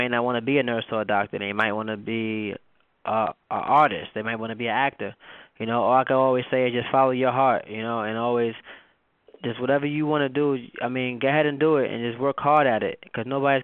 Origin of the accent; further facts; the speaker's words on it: New York City, New York, United States; now in New Jersey, United States; I currently live in New Jersey. I'm a New York native.